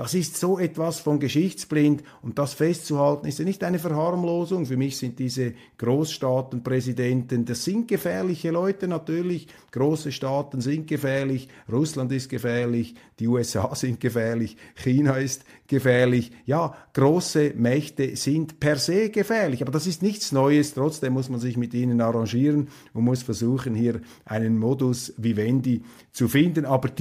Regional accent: Switzerland; Das ist für mich jetzt als Schweizer ein unglaublicher Affront.

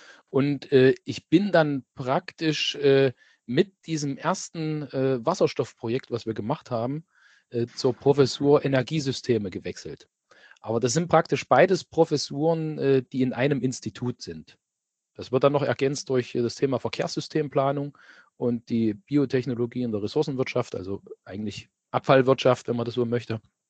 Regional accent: Germany; Na, ich komme ja aus der Ecke hier. Also ich bin so in diesem Grenzgebiet zwischen Thüringen und Sachsen-Anhalt beheimatet und habe ja in Leipzig und Dresden studiert und wollte dann irgendwann wieder zurück in die heimatliche Gegend. Und da hat es mich letzten Endes dann nach Weimar verschlagen.

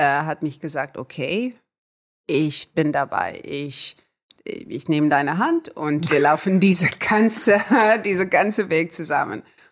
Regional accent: South Africa; ich bin aufgewachsen in Südafrika in der Zeit von Apartheid. Und meine Eltern, die beiden, die meine Mutter und Vater Sprache sozusagen, ist Afrikaans. Meine Eltern haben Afrikaans gesprochen, aber die ganz arme, farbigen

